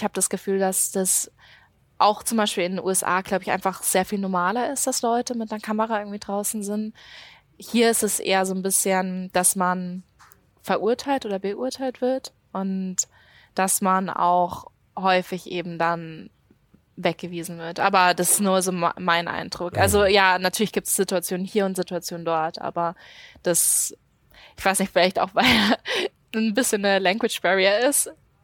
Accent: Munich, Bavaria, Germany; im Fürstenried West, wo ich herkomme

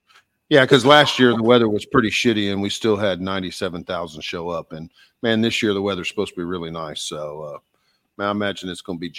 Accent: Texas, United States; He was giving me a hat lesson, and I'm from Texas, you know.

